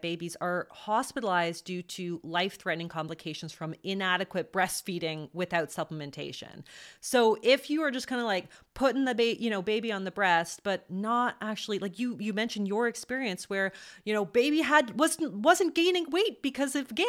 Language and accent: English; Canada; As a Canadian, I'm so grateful.